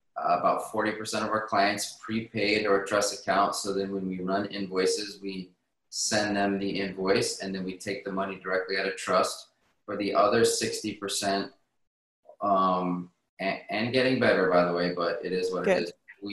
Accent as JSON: {"language": "English", "region": "Southwest", "country": "United States", "tie": "born or raised there", "said": "So, I grew up in the Southwest as well."}